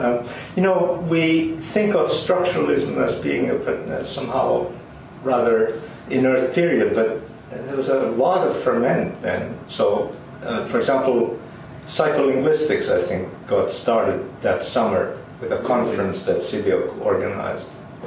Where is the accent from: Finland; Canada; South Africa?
Finland; English is a second language; moved away; I had Swedish relatives, and Finnish was everywhere in school and on the street. Mm-hmm. And I learned English a little bit before coming, using a little book, English Through Pictures